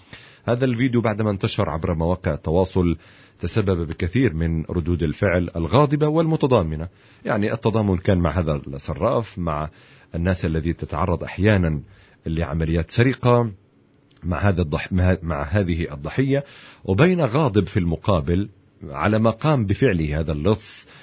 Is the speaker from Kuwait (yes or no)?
no; Gaza, Gaza Strip, Palestine; يعني عندنا في غزة الحرامي أو المجرم ما بيلحق يتهنى على جريمته